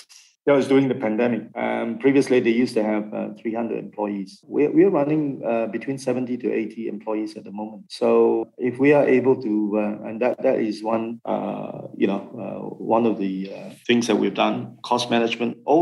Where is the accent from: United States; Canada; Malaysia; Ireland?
Malaysia; now in Dubai, United Arab Emirates; So what's important is, I think the understanding as a Malaysian, the understanding of world class